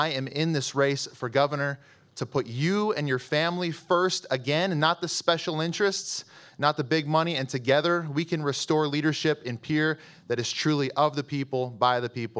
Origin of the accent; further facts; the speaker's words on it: Dell Rapids, South Dakota, United States; I'm the Speaker of the South Dakota House of Representatives. I'm from Del Rapids, where I live with my wife, Sheila.